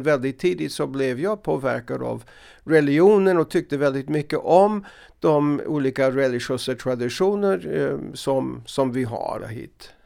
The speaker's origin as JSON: {"language": "Swedish", "country": "United States", "moved": "yes", "lives_now": "Sweden", "said": "Jag är från USA, jag kom till Sverige 1975."}